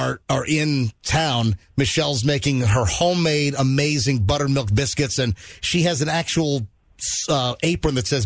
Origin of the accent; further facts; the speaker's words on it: New Hyde Park, New York, United States; born there; I was born at 11:05 a.m. on January 24th, 1966, and I was born in New Hyde Park, New York.